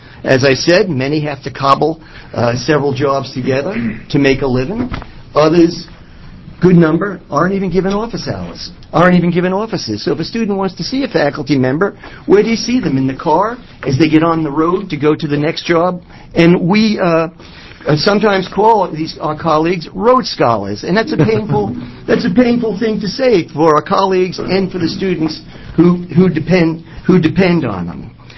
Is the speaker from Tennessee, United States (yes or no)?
no; New York, United States; I will not talk, even though I'm from New York, I will not talk as quickly as my colleague.